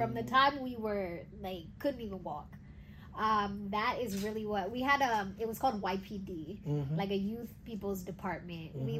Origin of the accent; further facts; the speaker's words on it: United States; Sometimes, you know, like even just me growing up in the States.